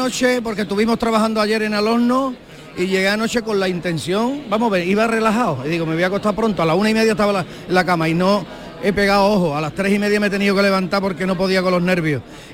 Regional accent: Seville, Andalusia, Spain; Todo desde el sello de la Andalucía que nos ha visto nacer. Todo desde ahí, desde una perspectiva totalmente andaluza, porque nosotros somos sevillanos y andaluces 100%.

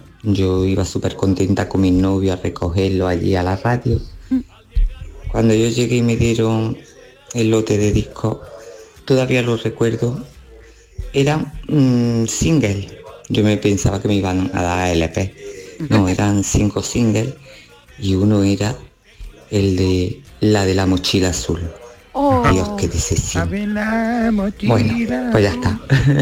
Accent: Córdoba, Andalusia, Spain; de Córdoba.

